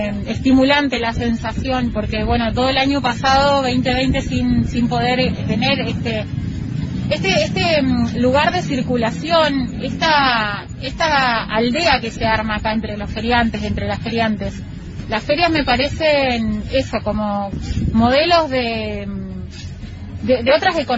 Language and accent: Spanish; Cutral Có, Neuquén, Argentina; also born or lived in Plaza Huincul; Yo soy de Cutralcó. En realidad creo que soy de Plaza Huíncul. Creo, pero claro, vivimos ahí, es donde la comarca petrolera es muy, las dos ciudades están pegadas, las divide apenas una calle.